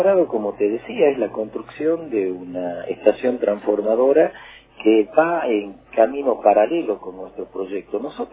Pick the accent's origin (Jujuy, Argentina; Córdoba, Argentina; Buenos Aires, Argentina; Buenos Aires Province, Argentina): Jujuy, Argentina; Los jujeños vamos a ser generadores de energía, porque tenemos esta mirada puesta a algo que nos regala la naturaleza